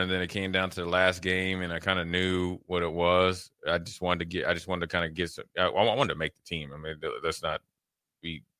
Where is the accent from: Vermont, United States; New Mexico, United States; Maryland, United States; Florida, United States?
Maryland, United States; Frederick; I'm from Frederick. He's from Baltimore. I've been knowing him my whole life.